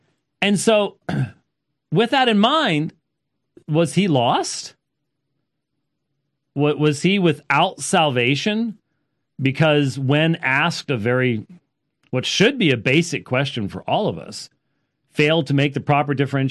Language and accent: English; Phoenix, Arizona, United States; I'm from Phoenix, Arizona, and I'm a Christian apologist, I'm not a Jehovah's Witness